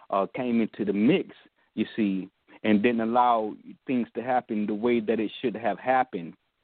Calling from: Texas, United States; I'm calling from out of Texas right now.

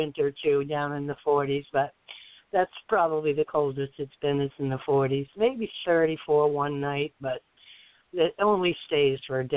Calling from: Florida, United States

